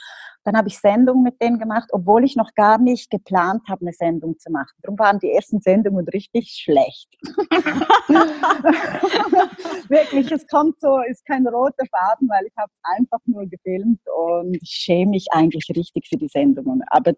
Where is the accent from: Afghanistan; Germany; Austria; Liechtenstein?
Liechtenstein; Zwei Liechtensteiner Jungs sind mich plötzlich angegangen als ein Liechtensteiner Junge.